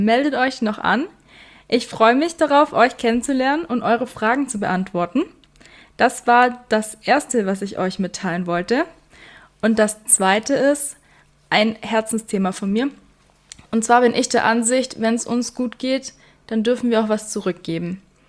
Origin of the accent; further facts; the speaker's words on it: Weißenhorn, Bavaria, Germany; ich komme aus Weißenhorn